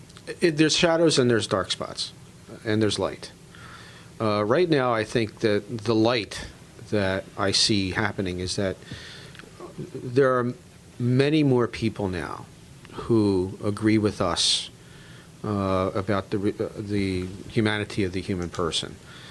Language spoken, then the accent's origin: English; Philadelphia, Pennsylvania, United States; born there; I was born in South Philadelphia, and I feel like when I came here, I felt like I was coming home.